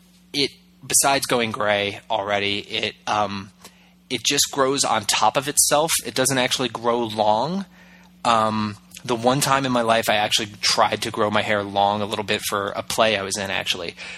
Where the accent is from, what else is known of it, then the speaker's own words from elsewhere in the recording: Bermuda; Yes, I was born and raised in Bermuda.